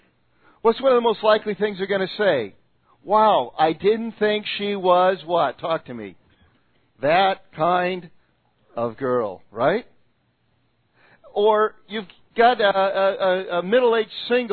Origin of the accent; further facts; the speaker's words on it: Hacienda Heights, California, United States; That's where I grew up in Hacienda Heights.